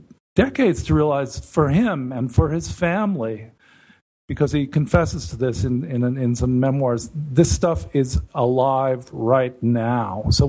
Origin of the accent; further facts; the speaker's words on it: California, United States; I mean, for me, growing up in California, I just always thought